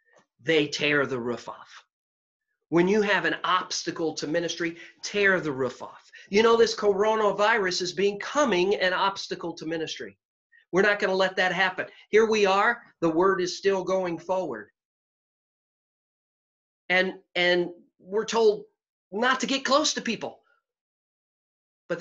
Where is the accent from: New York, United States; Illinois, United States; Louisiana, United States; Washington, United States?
Illinois, United States; Chicago; We're both from Chicago. We're both from the South Side, and we're both from the Little Village area and Trumbull Street. In fact, we're from the same city block.